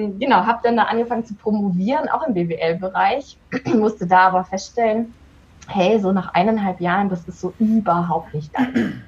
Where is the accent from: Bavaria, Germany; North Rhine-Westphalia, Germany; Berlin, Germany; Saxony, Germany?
Bavaria, Germany; Augsburg; born there; Ich komme gebürtig aus Augsburg. Habe ja auch in Augsburg studiert